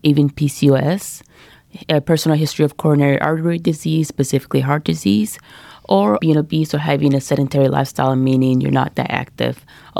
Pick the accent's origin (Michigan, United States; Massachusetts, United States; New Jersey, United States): Michigan, United States; I grew up and trained in Michigan, did my medical school at Michigan State University, go green, go white, and then did my residency in Detroit.